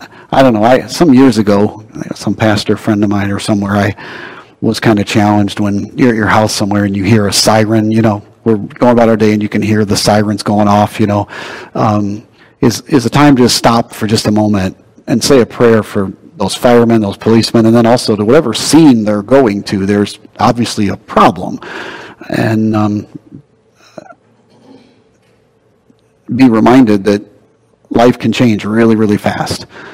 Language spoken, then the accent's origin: English; United States; And as an American, I am proud and thankful that our nation is about helping other people and secure their freedoms.